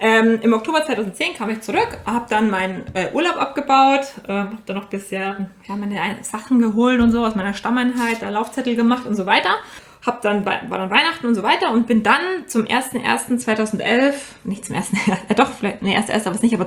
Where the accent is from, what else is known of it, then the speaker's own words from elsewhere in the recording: Ingolstadt, Bavaria, Germany; ich komme aus der Nähe von Ingolstadt, das war natürlich ein Heimspiel für mich.